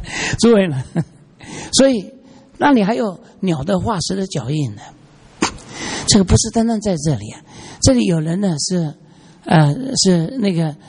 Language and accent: Chinese; Hong Kong; 因为我是香港人，所以我可以上去，外国人不可以上去的。